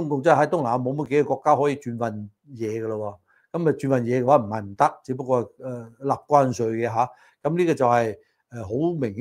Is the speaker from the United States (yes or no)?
yes; United States; 對於我哋美國人嚟講當然係好事啦